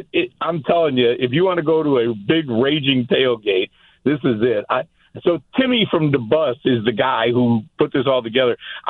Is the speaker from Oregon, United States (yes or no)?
no; Florida, United States; I'm here from Florida at the moment